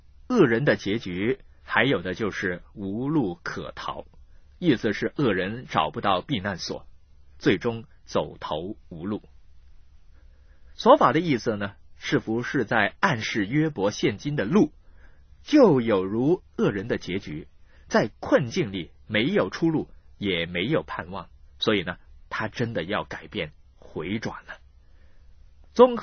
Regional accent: China; 在我们中国人的群体当中根本毫不陌生

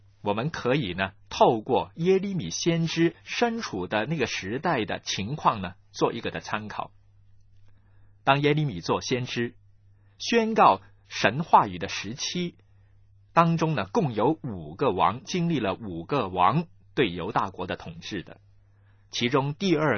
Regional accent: China; 就像我们中国人很喜欢写诗，用这种题材呢来呢表达更丰富的内心的深情一样。

